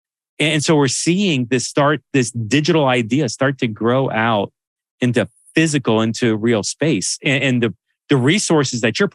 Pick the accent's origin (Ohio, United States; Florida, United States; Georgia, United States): Florida, United States; Miami; I grew up in Miami, met my wife in Miami. Actually, both our parents are from Miami, both sets of parents. All of our grandparents are from Miami. We're like third, fourth generation Miamians.